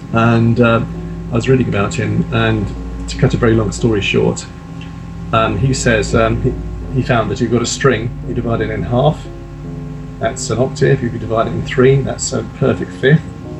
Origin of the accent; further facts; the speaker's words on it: Worcester, West Midlands, United Kingdom; I grew up in Worcester, reasonably kind of countryside-ish where we were and everything.